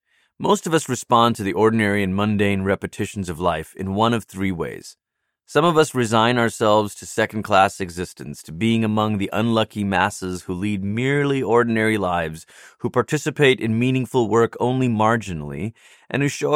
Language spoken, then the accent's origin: English; Malaysia; I grew up in Malaysia, where roti was my daily bread.